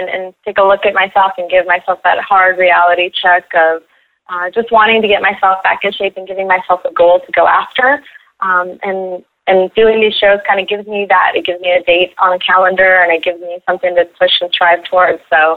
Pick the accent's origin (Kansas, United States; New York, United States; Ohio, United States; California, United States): California, United States; Los Angeles; also born or lived in Tehran, Iran; now in Dallas, United States; I'm originally from Tehran, Iran. That's where I was born. I moved to Los Angeles when I was young and have been in Los Angeles for pretty much all my life. I just recently moved to Dallas.